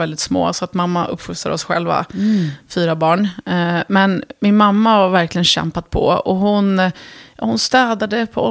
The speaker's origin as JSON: {"language": "Swedish", "town": "Örebro", "region": "Örebro County", "country": "Sweden", "tie": "born or raised there", "said": "Och sen, efter mycket, mycket flyttandes då, runt om i Sverige, så hamnade vi i Örebro. Och där växte jag upp."}